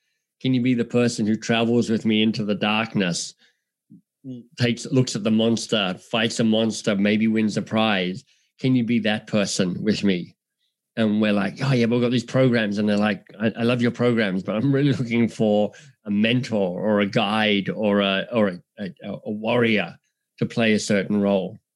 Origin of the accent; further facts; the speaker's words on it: Australia; accent: Australian; now in Canada; You know, my Australian accent in Canada gets, or my Australian sense of humor gets confusing for people.